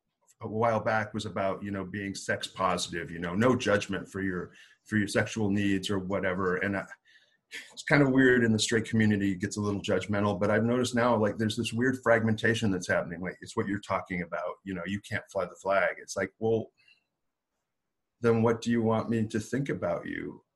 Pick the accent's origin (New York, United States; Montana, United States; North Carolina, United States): Montana, United States; I grew up in Montana in the 60s, 70s, and part of the 80s.